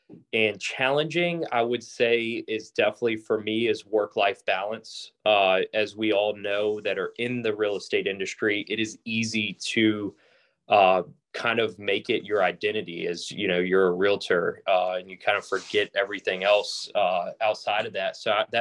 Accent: Richmond, Virginia, United States; Yeah, so born and raised in Richmond and went to Old Dominion University, studied economics, came right back to Richmond, Chesterfield area.

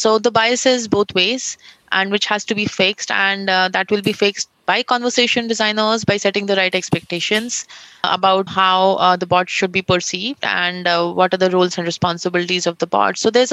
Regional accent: India; accent: Indian; English is a second language; I have a different accent and my Indian accent is mixed. I don't have any British, accent kind of thing. It's very, very Indianized kind of.

